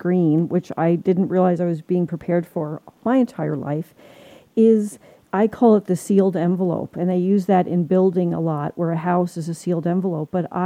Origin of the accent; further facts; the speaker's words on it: New Jersey, United States; I mean, I'm from Jersey, and the Hudson River was like a toxic